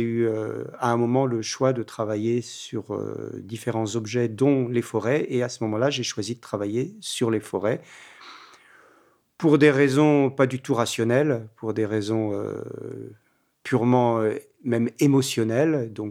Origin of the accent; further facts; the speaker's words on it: Paris, Île-de-France, France; Moi, je ne suis pas du tout originaire de la région, hein. Je suis né à Paris, j'ai été élevé en région parisienne, mais j'ai eu l'occasion de quitter la région parisienne à de nombreuses reprises depuis que je suis enfant